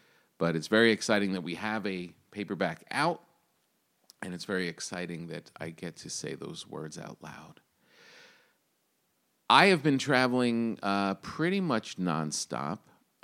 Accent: New Jersey, United States; Those are two shows around my home state of New Jersey, and I hope that people come out.

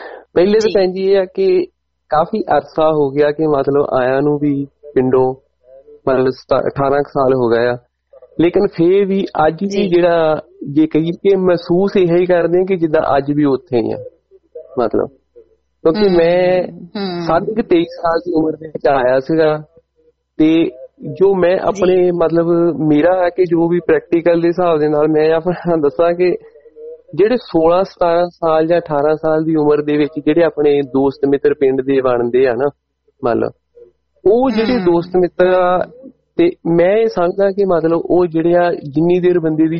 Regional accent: Moonak Kalan, Punjab, India; now in Italy; ਪੰਜਾਬ ਦੇ ਵਿਚੋਂ ਭੈਣ ਜੀ ਮੈਂ, ਸਾਡਾ ਡਿਸਟ੍ਰਿਕਟ ਹੁਸ਼ਿਆਰਪੁਰ ਪੈਂਦਾ, ਪਿੰਡ ਮੂਨਕ ਕਲਾਂ ਪੈਂਦਾ ਆ। ਜੇ ਅਸੀਂ ਜਲੰਧਰ ਤੋਂ ਪਠਾਨਕੋਟ ਰੋਡ ਨੂੰ ਜਾਈਏ ਤੇ ਟਾਂਡਾ ਉੜ ਮੋੜ ਆਏਗਾ, ਉਹਦੇ ਦੇ ਨਾਲ ਹੀ ਮਤਲਬ 1.5 ਕਿਲੋਮੀਟਰ ਤੇ ਆਏਗਾ ਸਾਡਾ ਪਿੰਡ।

